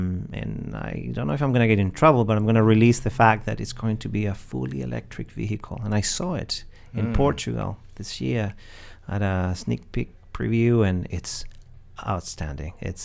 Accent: Chile; accent: hybrid; English is a second language; I'm from Chile, but the accent, well, yeah, it's a hybrid. Yeah. It's a hybrid. Yeah, I got teachers that taught me English, or they tried to at least, and they were from Great Britain, and so I guess that's stuck.

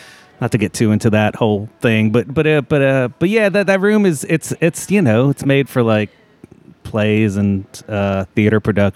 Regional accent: Yonkers, New York, United States; now in Georgia, United States; Originally, I'm from New York.

